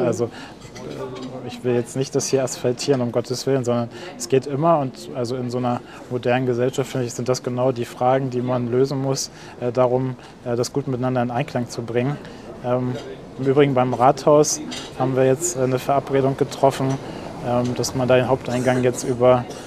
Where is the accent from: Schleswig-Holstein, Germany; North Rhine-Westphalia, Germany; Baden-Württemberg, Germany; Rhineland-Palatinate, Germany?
Schleswig-Holstein, Germany; Bad Schwartau; also born or lived in Lübeck; Vor den Toren Lübecks in Bad Schwartau. Da kommt die Marmelade her und die Korniriegel, also direkt neben der Fabrik der Schwartauer Werke. Da habe ich Abitur gemacht und bin dann genau zum Studium nach Hamburg und dann nach Bremen.